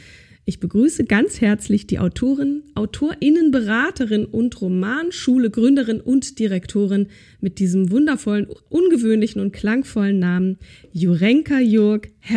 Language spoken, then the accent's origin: German; Schleswig-Holstein, Germany; Ich bin in Dithmarschen groß geworden, also nicht ganz so weit.